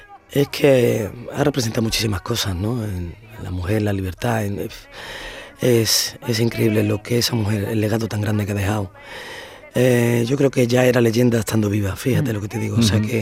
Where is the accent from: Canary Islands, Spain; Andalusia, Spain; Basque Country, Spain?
Andalusia, Spain; Jerez; also born or lived in Madrid; me considero jerezana desde los pies a la cabeza, pero es verdad que no tuve la suerte de nacer.